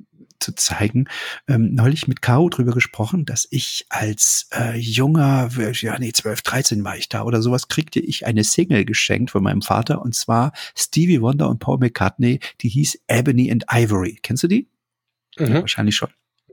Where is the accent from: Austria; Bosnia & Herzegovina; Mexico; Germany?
Germany; Also ich bin in der DDR aufgewachsen.